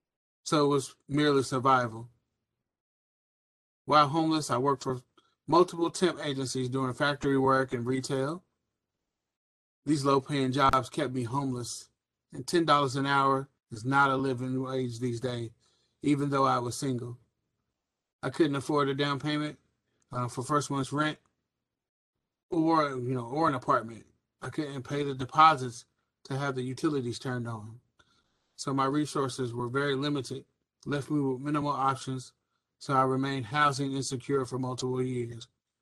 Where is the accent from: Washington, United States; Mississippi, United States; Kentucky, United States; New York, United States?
Kentucky, United States; Louisville; born there; I was born here in Louisville, Kentucky, in February of 1981.